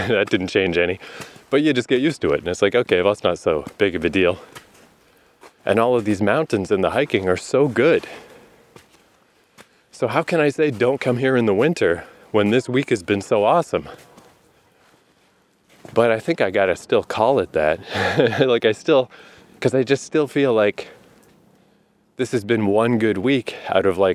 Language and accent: English; Canada; hey, don't worry, I'm from Canada. I like the snow.